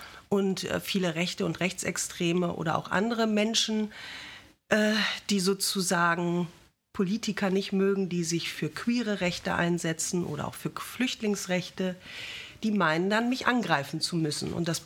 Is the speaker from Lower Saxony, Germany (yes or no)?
yes; Bramsche, Lower Saxony, Germany; Ich selbst komme auch aus Bramsche. Ich weiß gar nicht, ob ihr alle aus Bramsche seid, aber ich bin in Bramsche geboren